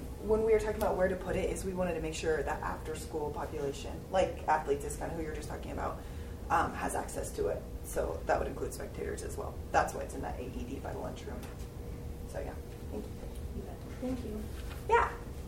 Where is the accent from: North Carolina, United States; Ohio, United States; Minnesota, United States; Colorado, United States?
Colorado, United States; I'm from Colorado, and like EpiPens, for example, it was pretty controversial getting stock EpiPens in the schools